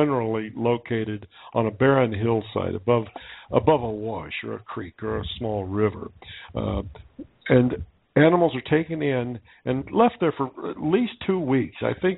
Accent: the West, United States; You know, like I said, I'm from the West. I had a real close view of the meat industry.

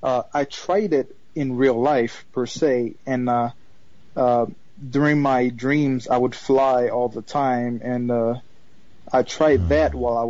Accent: Haiti; English is a second language; I was born and raised in Haiti. So English is really my third language, I would say.

